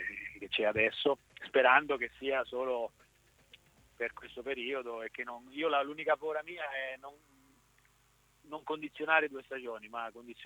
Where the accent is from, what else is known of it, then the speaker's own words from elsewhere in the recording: Marche, Italy; Piazza che io sono marchigiano, quindi è una piazza